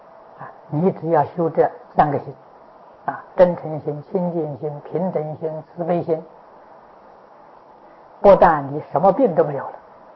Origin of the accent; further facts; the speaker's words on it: China; 用针灸啊，我们中国人针灸